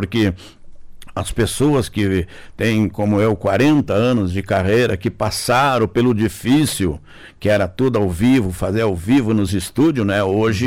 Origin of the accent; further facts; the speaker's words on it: Pelotas, Rio Grande do Sul, Brazil; Eu estava em Pelotas há um mês atrás, eu cantei em Pelotas, na minha cidade natal.